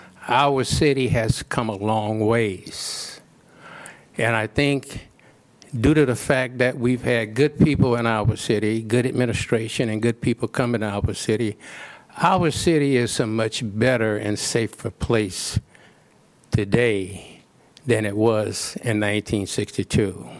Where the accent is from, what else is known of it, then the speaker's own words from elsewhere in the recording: East St. Louis, Illinois, United States; born there; I was born in East St. Louis, Illinois, which was an all-black community.